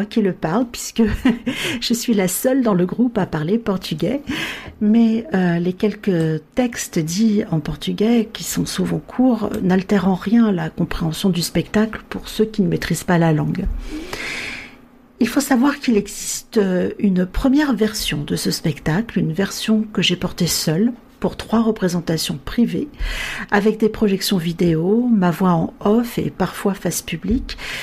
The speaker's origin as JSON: {"language": "French", "country": "France", "tie": "born or raised there", "said": "comme mon nom ne l'indique pas, je suis d'origine portugaise. Je suis née en France, j'ai toujours vécu en France, mes parents, ma famille, ils sont tous portugais, et mon père a fait partie des immigrants des années 60"}